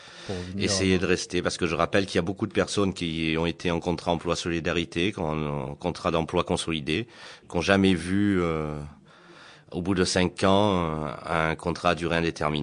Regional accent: France

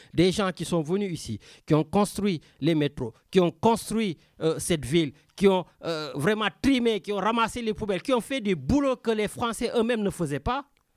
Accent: Senegal; je suis Sénégalais

